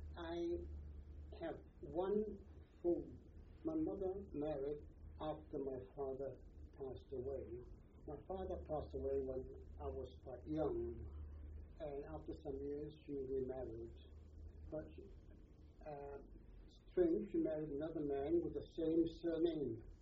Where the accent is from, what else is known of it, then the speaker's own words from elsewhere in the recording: Hong Kong; born there; Well, I was born in Hong Kong, and my family had been in Hong Kong up to the time of the war.